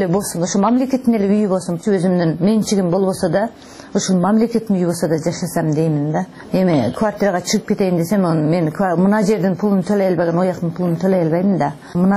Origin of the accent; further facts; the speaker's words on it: Tajikistan; now in Kyrgyzstan; Биз Тажикстандан келдик. Келгенде кыйынчылык аябай эле болду. Бир иштеген жерлерде да тажик деп мен өзү кыргызмын, бирок